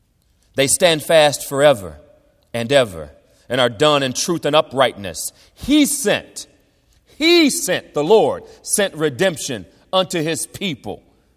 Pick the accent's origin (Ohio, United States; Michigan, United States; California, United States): Ohio, United States; now in Florida, United States; I'm an Ohio boy, and I think it's soda down here in Florida. I've been in Florida long enough, I should know that.